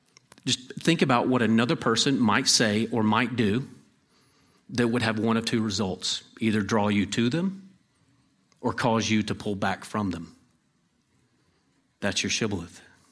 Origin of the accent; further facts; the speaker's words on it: North Carolina, United States; It was due to family where I grew up in North Carolina